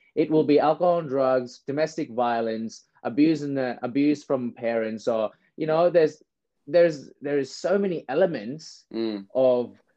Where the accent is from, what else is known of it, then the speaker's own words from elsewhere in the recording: India; born there; because I was born in India as a Sri Lankan refugee.